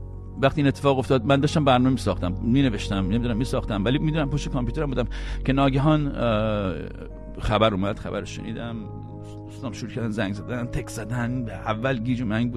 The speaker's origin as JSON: {"language": "Persian", "country": "Iran", "moved": "yes", "said": "اونم پروازی بود که باهاش اولین بار سالها پیش از ایران اومدم بیرون به قصد مهاجرت به خارج."}